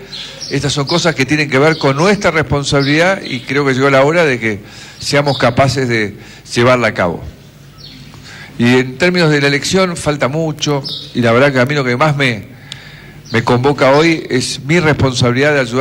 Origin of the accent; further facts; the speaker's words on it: Argentina; Hoy hemos avanzado como argentinos